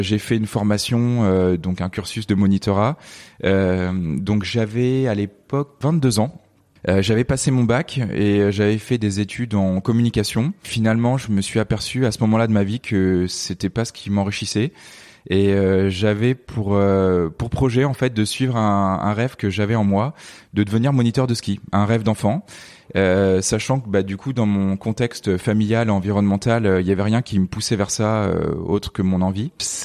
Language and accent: French; Paris, Île-de-France, France; je suis né en 1983, donc j'ai grandi à Paris étant plus jeune, avec mes deux frères Olivier et Antoine ainsi que mon papa.